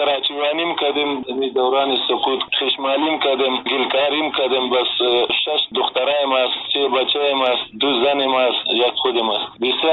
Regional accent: Afghanistan; ما افغان هستیم، مسلمان هستیم

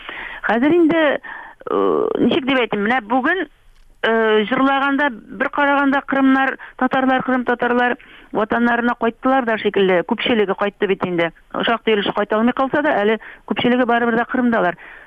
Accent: Bashkortostan, Russia; шуңа күрә Башкортстанга туган авылыма кайттым. Менә мин авылымда үемнән торып сөйләшәм сезнең белән.

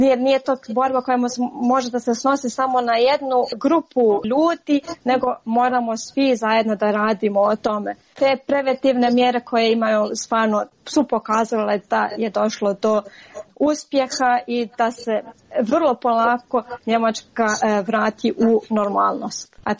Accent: Montenegro; ja sam poreklom iz Crne Gore i svakodnevno pratim vijesti iz Crne Gore

